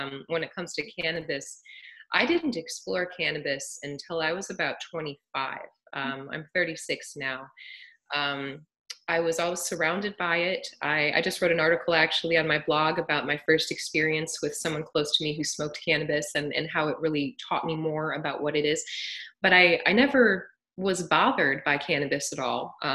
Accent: Midwest, United States; I grew up in the Midwest, you know, and it was all about cheese and cookouts and burgers.

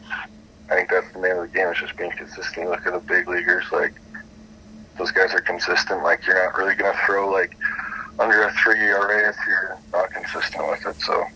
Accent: Newmarket, Ontario, Canada; Not in Toronto. I grew up in Newmarket, but yeah, I always loved Toronto.

